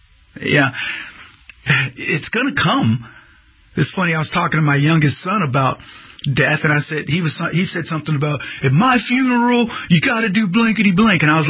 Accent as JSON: {"language": "English", "region": "Texas", "country": "United States", "said": "And certainly in the Republic of Texas, I'm from Texas, we are a proud people, more than you would even know."}